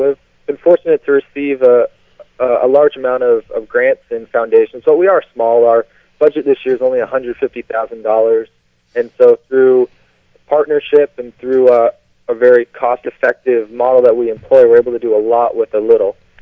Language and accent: English; Bangor, Maine, United States; growing up in Bangor, I didn't know anyone who had left the U.S. except for, you know, vacations, whether Mexico or some island or Canada.